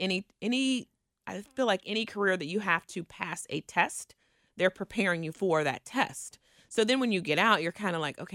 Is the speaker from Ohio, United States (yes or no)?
yes; Cincinnati, Ohio, United States; I grew up in Kennedy Heights.